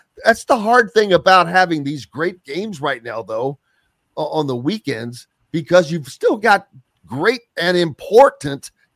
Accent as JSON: {"language": "English", "region": "Indiana", "country": "United States", "tie": "born or raised there", "said": "Growing up in Southern Indiana, not only Kentucky, but you get the Louisville stuff"}